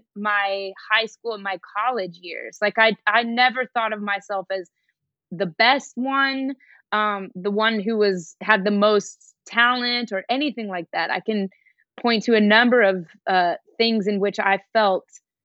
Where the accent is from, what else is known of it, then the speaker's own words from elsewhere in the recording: Denver, Colorado, United States; Okay, so yes, I grew up ice skating. I'm from Denver, Colorado